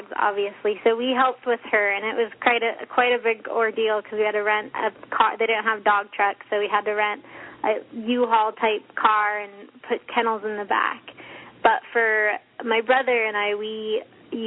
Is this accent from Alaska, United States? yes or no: yes; Eagle River, Alaska, United States; I'm, like you said, I'm from Eagle River, and I've been 17, and I've been mushing for 14 years.